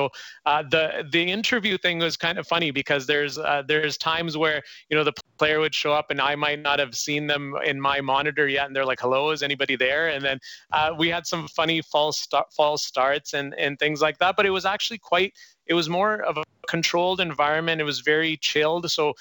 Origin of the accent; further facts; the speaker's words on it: Brooks, Alberta, Canada; Chestermere, Alberta, Brooks, Alberta, where I grew up. Had it not been for hockey, my experience growing up as a Canadian kid would have been completely different.